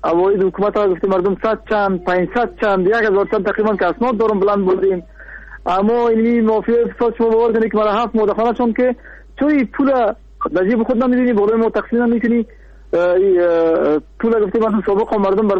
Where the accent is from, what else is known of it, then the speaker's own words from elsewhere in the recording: Kabul, Afghanistan; از هلمند نیستم، از کابل هستم.